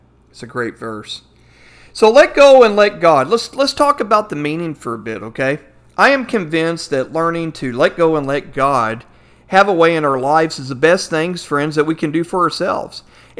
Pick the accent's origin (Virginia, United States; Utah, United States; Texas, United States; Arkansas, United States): Texas, United States; Fort Worth; I'm a native Fort Worthian. I'm a Texan, okay? So we call them Coca-Colas